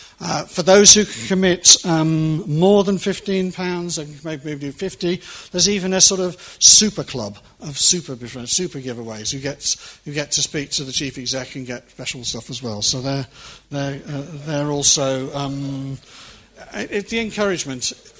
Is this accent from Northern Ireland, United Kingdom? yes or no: no; Maidenhead, South East England, United Kingdom; Talk to me. I'm only from Maidenhead.